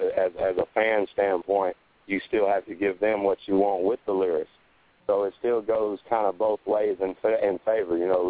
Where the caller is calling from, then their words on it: Birmingham, Alabama, United States; Birmingham, Alabama.